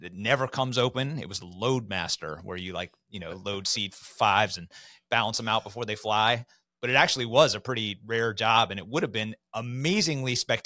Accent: Virginia, United States; I grew up in Northern Virginia.

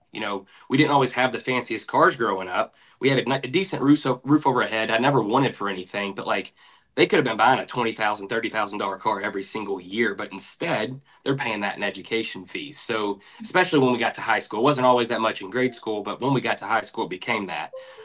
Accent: Louisville, Kentucky, United States; Then I ended up going to St. X, which is a private grade school, which where I grew up in Louisville is about 35 minutes away.

